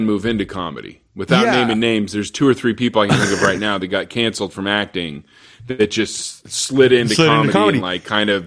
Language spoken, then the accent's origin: English; Pacific Northwest, United States; because I'm from the Northwest, and like